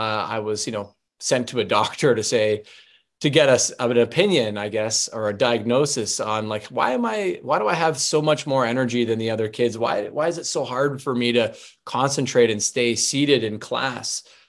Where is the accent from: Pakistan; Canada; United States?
Canada; Toronto, Ontario; So it was really cool growing up in Toronto and being able to go downtown to the theater